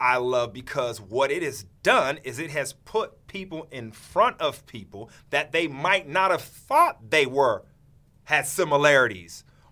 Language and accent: English; Long Beach, California, United States; We're both from Long Beach, California.